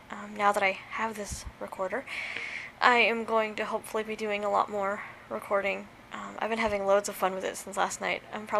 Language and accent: English; East Coast, United States; now in Missouri, United States; I grew up mostly on the East Coast. Well, I did grow up on the East Coast. I had never lived in a different time zone until I moved here to Missouri.